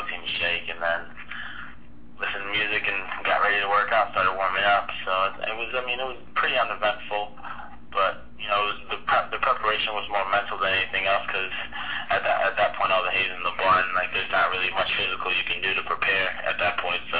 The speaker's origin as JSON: {"language": "English", "region": "Virginia", "country": "United States", "said": "Yeah, I'm from Northern Virginia."}